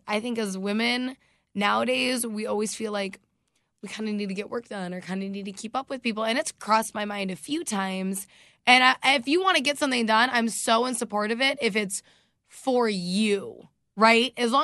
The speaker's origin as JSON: {"language": "English", "region": "North Carolina", "country": "United States", "moved": "yes", "said": "And like, so I moved from North Carolina to Minnesota."}